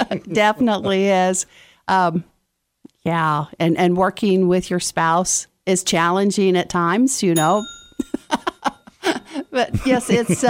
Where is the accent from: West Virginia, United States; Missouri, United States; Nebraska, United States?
Missouri, United States; Branson; we moved back here because this is where we are from. We are from Branson. We're both Branson High School graduates.